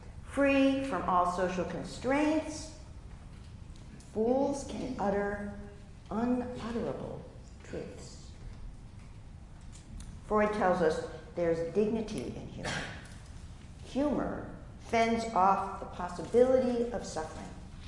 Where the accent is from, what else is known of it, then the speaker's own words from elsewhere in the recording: New England, United States; I come from New England. I am Puritan through and through. I live in a community where all the houses are white.